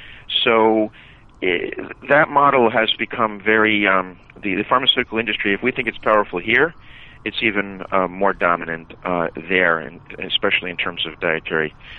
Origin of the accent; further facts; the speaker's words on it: Canada; moved away; I will start out by disclosing that I'm from Canada originally.